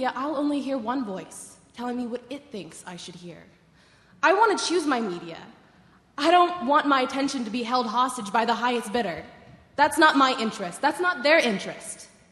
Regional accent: United States; I'm 20 years old, I'm from the Tri-Cities, and as a citizen of this nation

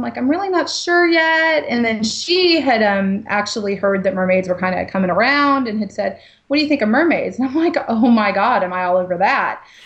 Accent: Poway, California, United States; I grew up in Poway in Rancho Bernardo area. I went to Poway High School.

